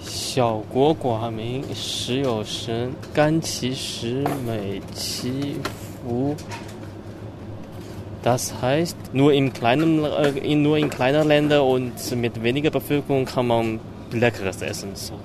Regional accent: China; German is a second language; now in Germany; das ist eine Art von Gemüse, die mich ein bisschen an meine Heimat erinnern kann.

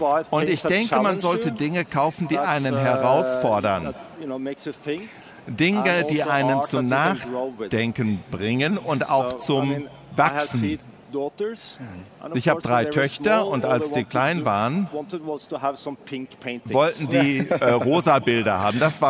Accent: Norway; als Norweger, also wir sind ja eigentlich privilegiert

